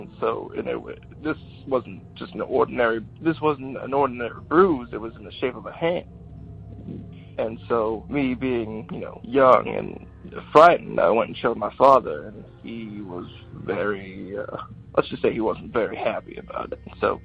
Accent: Louisville, Kentucky, United States; I'm from Louisville, Kentucky, and when I was younger

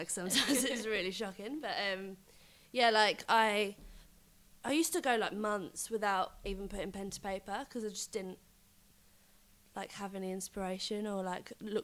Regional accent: Romford, London, United Kingdom; I am from Romford, guys. I tend to mumble, but don't judge me.

